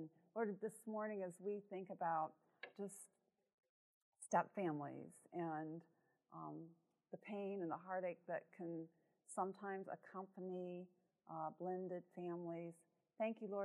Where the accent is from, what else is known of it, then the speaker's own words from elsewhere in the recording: Lafayette, Indiana, United States; I'm from Lafayette, Indiana, and I've been on our counseling staff there for over 30 years